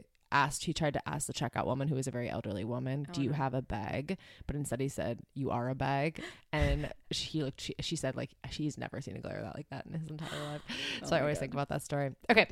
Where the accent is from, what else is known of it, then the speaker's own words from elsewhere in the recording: United States; Of course, I think that too, because I'm American.